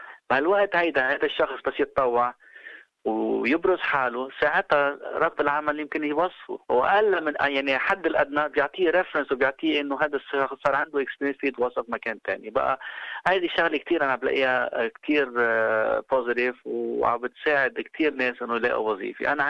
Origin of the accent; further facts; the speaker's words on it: Lebanon; now in Australia; نحن بالأيتيز كلبنانيين الأصل اللي جينا من على البلد